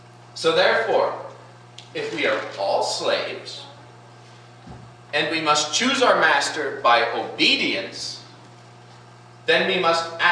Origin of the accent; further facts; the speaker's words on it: United States; I'm an American. I let off $200 of fireworks on July 4th.